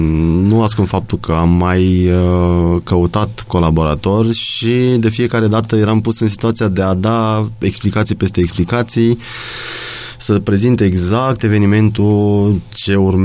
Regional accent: Fălticeni, Suceava County, Romania; also born or lived in Timișoara; Nu, născut în Timișoara. Și am copilărit în Fălticeni și...

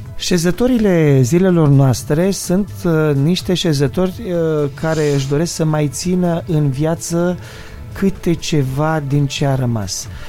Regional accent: Romania; now in United States; atâta timp cât eu trăiesc în America, dar dacă eu spun că sunt român, mă îmbrac românește, trăiesc românește

